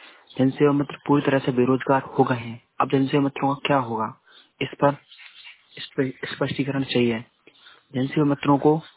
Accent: Ganj Basoda, Madhya Pradesh, India; मैं जिला विदिशा से हूँ, ब्लॉक गंजबासदा है।

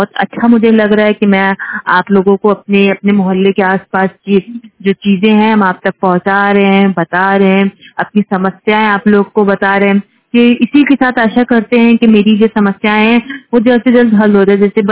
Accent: Lucknow, Uttar Pradesh, India; मैं लखनऊ बालागंज के एरिए की रहने वाली हूँ

